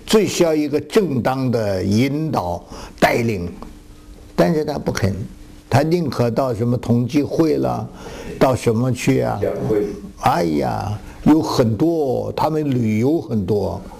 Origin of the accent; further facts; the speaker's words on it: China; 我们中国人讲忠言什么逆耳